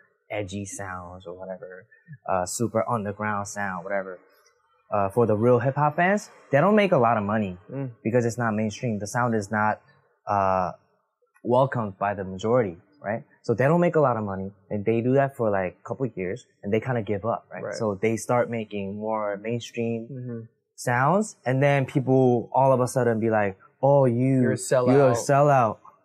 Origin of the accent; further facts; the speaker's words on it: United States; because I'm also from America, like not